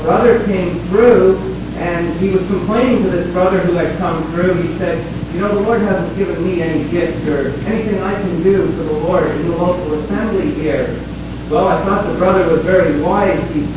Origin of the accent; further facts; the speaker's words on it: Smiths Falls, Ontario, Canada; But all the years I was growing up in Smith Falls